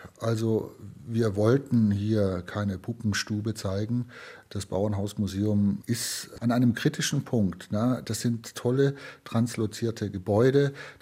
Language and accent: German; Baden-Württemberg, Germany; weil als Schwabe habe ich der Sprache nicht so richtig getraut